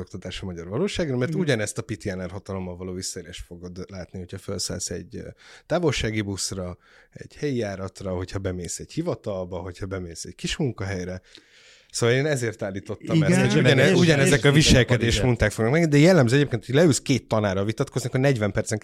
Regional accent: Pécs, Baranya, Hungary; én ugye pécsi vagyok, és a Pécsen két hagyományosan nagy gimnázium van.

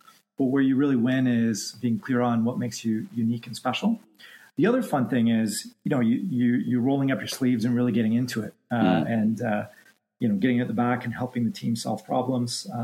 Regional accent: Bolton, Ontario, Canada; I grew up just north of the city here, a small town called Bolton, where I grew up. I moved all over the world supporting retailers, but Toronto and the greater Toronto area is home for me.

